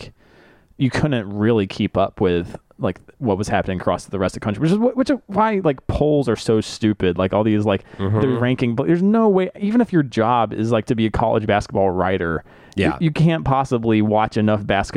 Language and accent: English; the South, United States; I remember even like growing up in the South